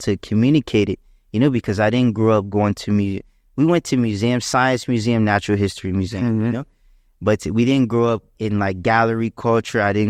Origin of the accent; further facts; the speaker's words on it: Chuckatuck, Virginia, United States; I grew up in Virginia, actually in a really small town called Chuckatuck, you know?